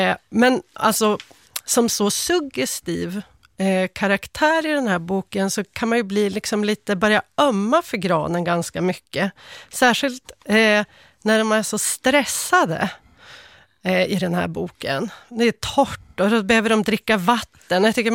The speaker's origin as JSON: {"language": "Swedish", "region": "Västerbotten County", "country": "Sweden", "tie": "born or raised there", "said": "Jag växte upp i Västerbotten."}